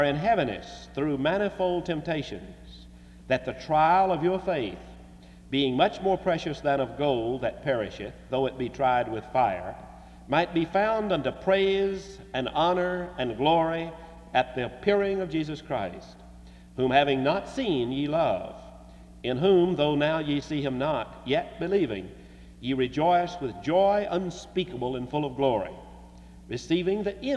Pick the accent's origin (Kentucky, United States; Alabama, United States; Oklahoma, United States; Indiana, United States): Alabama, United States; made her damaging, devastating way up through Geneva County, Alabama, where I grew up, and struck my hometown and spun off 3 tornadoes.